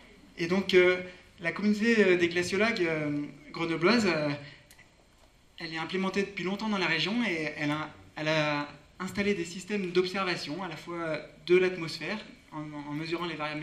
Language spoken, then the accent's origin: French; Saint-François-Longchamp, Auvergne-Rhône-Alpes, France; moi j'ai passé une grosse partie de mon enfance en Maurienne. J'ai grandi à Saint-François-Longchamp. J'étais au lycée Paul-Héroux.